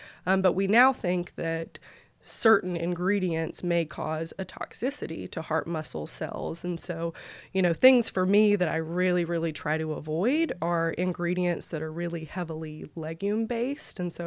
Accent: Alabama, United States; also born or lived in Columbia, South Carolina; So yes, I was born in Columbia, South Carolina. My family relocated when I was pretty young to Alabama. So predominantly grew up in Alabama, which is why I went to Auburn University for vet school.

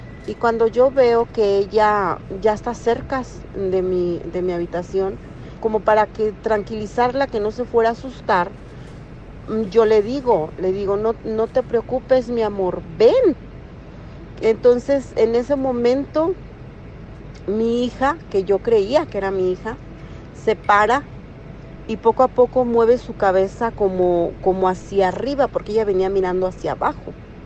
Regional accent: Guanajuato, Mexico; now in Georgia, United States; me comunico desde acá de Georgia, Estados Unidos, acá radico. Yo soy de Guanajuato, ya tengo muchos años acá.

